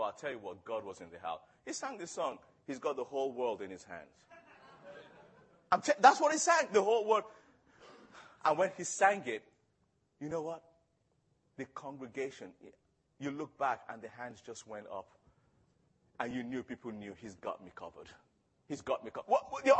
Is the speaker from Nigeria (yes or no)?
yes; Nigeria; And I'm Nigerian. And I'm Nigerian.